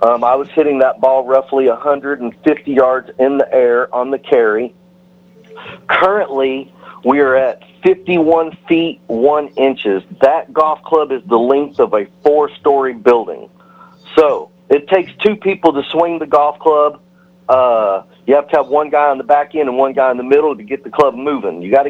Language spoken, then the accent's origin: English; Texas, United States; For me, being a Texan and outside the Florida area